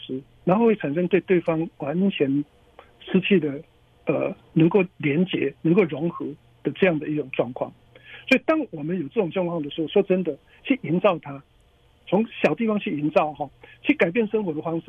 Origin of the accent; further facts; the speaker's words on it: Taiwan; 我们台湾人经常在唱的一首歌